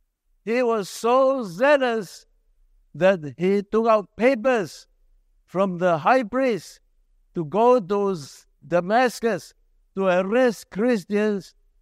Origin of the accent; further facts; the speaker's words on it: Malaysia; also born or lived in Australia; now in Singapore; I came from Malaysia and I became PR Singapore. I even went to Australia, became PR Australia.